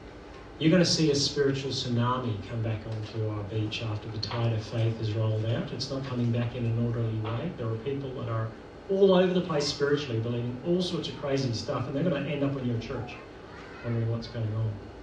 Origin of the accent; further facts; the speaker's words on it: Northern Ireland, United Kingdom; I'm from Northern Ireland.